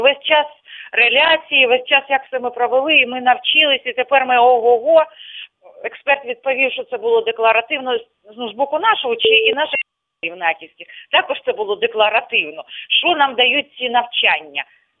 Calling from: Luhansk Oblast, Ukraine; Луганщина.

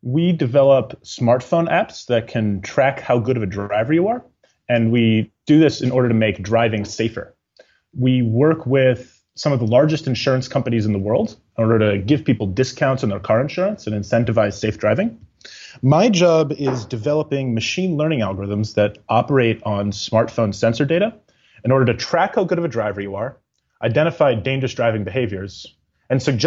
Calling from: Boston, Massachusetts, United States; Calling in from Boston, Massachusetts.

